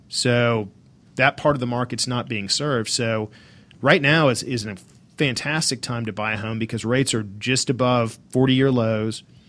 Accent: Atlanta, Georgia, United States; I grew up in Atlanta, so love to help people when I can.

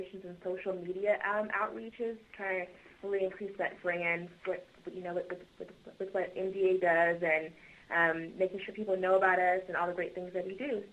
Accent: Duncanville, Texas, United States; Well, I'm right here from Dallas. I'm actually from Duncanville.

